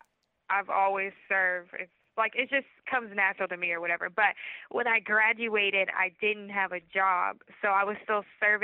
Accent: Florida, United States; also born or lived in Alton, Illinois / Chicago / Nashville; I was born in Alton, Illinois, and then we moved to like the suburbs of Chicago, then actually Chicago, then Nashville, then the suburbs of Nashville. Then we moved to Florida. I did high school in Florida

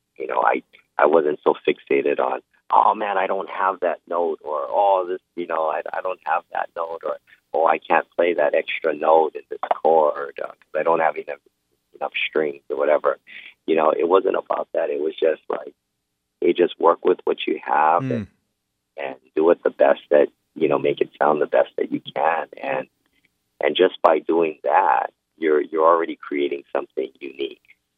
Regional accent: Hawaii, United States; I was born and raised in Hawaii, so, you know, growing up in the islands, the ukulele is very popular.

